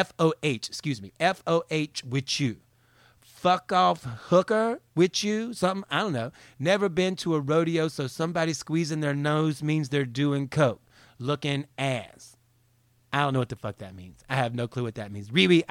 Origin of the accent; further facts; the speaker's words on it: North Carolina, United States; I didn't even know Georgia had armadillos, because I'm from North Carolina. That ain't that far from Georgia.